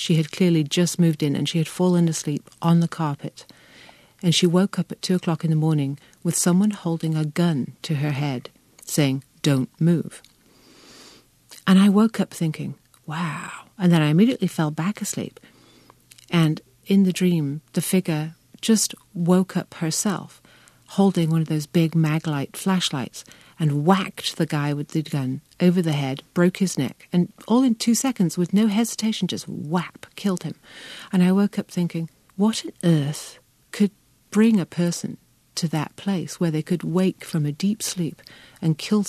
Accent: England, United Kingdom; She doesn't walk through the world, just as I don't, thinking I am a woman or I am English

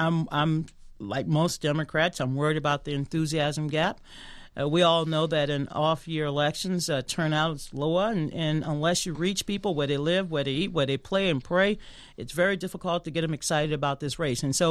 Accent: Deep South, United States; Look, I was born and raised in the Deep South, not far from where that young man called from.

